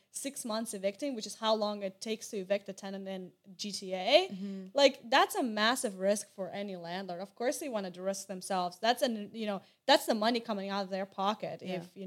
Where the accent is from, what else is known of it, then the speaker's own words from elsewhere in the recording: Belarus; English is a second language; moved away as an adult; now in Canada; And I'm actually an immigrant, born and raised in Belarus, came to Canada about 8 years ago.